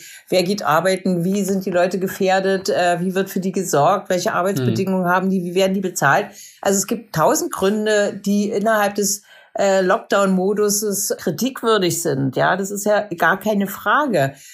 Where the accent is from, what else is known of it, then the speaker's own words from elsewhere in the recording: eastern Germany, Germany; Ich bin aus dem Osten und ich habe auch noch eine Stasi-Vergangenheit.